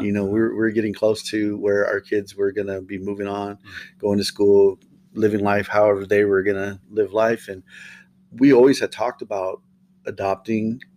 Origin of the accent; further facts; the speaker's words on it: San Antonio, Texas, United States; I'm from here, yep. Born and raised in San Antonio. We left for a while. Did some work up in the Austin area.